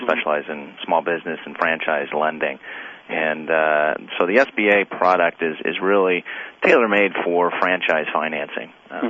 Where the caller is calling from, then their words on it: Chicago, Illinois, United States; Yeah, I'm calling from Chicago. It's a little town in Illinois.